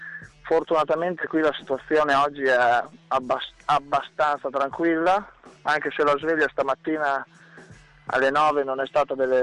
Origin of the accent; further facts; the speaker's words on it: Sant'Agostino, Emilia-Romagna, Italy; moved away; ho visto il mio comune, il mio paese mezzo crollato lì